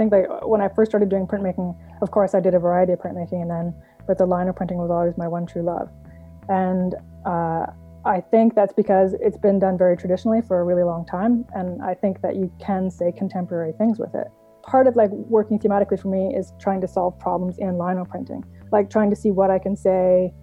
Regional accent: Ontario, Canada; moved away as an adult; now in British Columbia, Canada; I live in British Columbia now, which if people know Canada very well, I moved basically from one side to the other. I grew up in Ontario. I spent my first 30 years in Ontario.

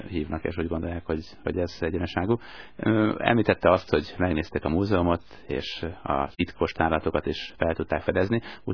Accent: Hungary; mi magyarok a fekete hunok vagyunk, és egyenes ágban ugye hunoktól származunk.

